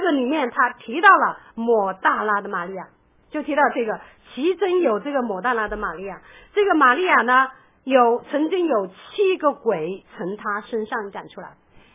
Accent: China; 在中国小的时候，我们小的时候在那个乡下农村看到那些，

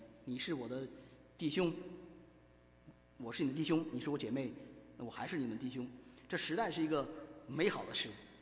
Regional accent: North China, China; 我是北方人，那我太太是南方人，我们饮食习惯跟有些想法是到今天都不一样

